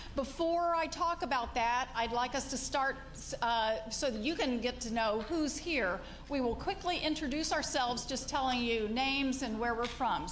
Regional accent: Eugene, Oregon, United States; I'm from Eugene.

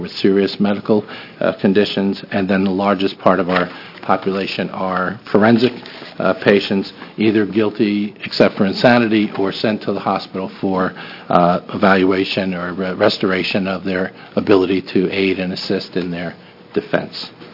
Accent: New Jersey, United States; I'm from New Jersey, so I can talk really fast, and, even with a slight accent.

